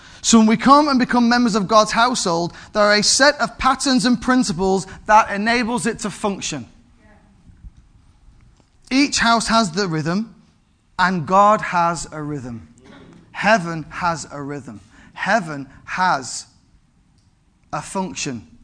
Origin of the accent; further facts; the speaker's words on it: Manchester, North West England, United Kingdom; born there; I was born in Manchester.